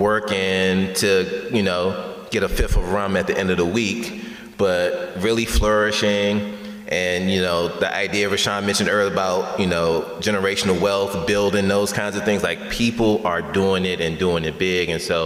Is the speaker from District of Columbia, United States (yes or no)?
yes; Washington, District of Columbia, United States; And so I'm from DC, I'm from Southeast.